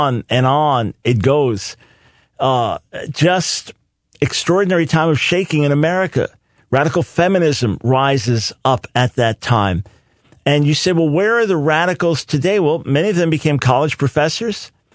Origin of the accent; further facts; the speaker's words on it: New York, United States; I didn't have this in the schools where I grew up in New York